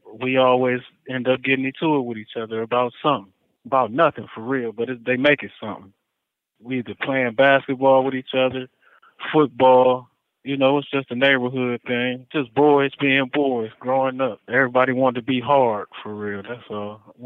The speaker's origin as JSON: {"language": "English", "town": "Cleveland", "region": "Ohio", "country": "United States", "tie": "born or raised there", "said": "I grew up in Cleveland, Ohio, with my mom and my dad. I got an older sister. We stayed on Barlett, 143rd in Barlett. My mother and father, they had their own house down there."}